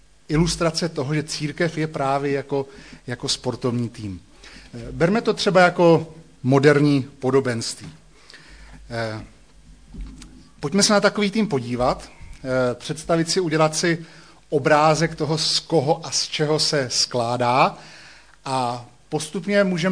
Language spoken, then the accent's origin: Czech; Hradec Králové, Hradec Králové Region, Czechia; also born or lived in Pardubice; Já jsem vyrůstal v Hradci Králové pod Lízátky.